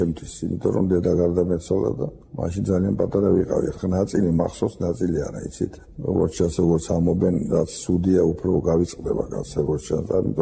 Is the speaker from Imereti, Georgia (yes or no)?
no; Sighnaghi, Kakheti, Georgia; also born or lived in Tbilisi; იქ დავიბადე სიღნაღში მშვენიერ ლამაზ ადგილზე, ძალიან ადრე გარდაიცვალა დედა და ასე შევჩითი იქ.